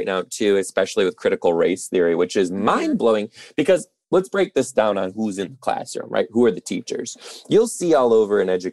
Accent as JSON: {"language": "English", "town": "Detroit", "region": "Michigan", "country": "United States", "said": "I'm originally from Detroit too."}